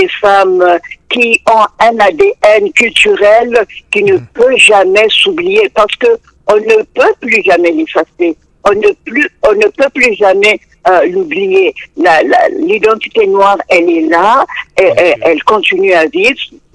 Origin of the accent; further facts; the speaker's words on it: Republic of the Congo; Oui, personnellement, je viens du Congo-Brazzaville, oui.